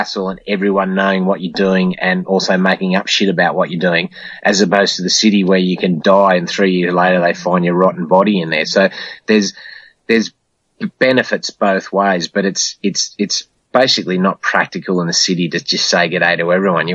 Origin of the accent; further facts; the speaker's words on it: Sydney, New South Wales, Australia; and they go, where are you from? And then you go, Sydney, and they go, oh, Sydney, scary place.